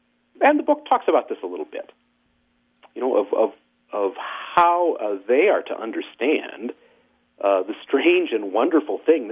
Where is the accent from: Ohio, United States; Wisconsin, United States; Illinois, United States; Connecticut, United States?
Illinois, United States; The church that I grew up in back in Illinois had a huge painting of the ascension of Jesus above the high altar.